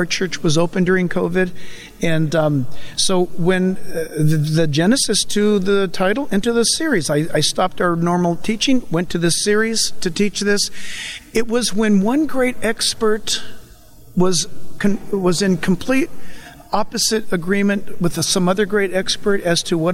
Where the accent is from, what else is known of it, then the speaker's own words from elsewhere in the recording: United States; born there; And so if that's a Christian nationalist, then that's what I am. I was born in America.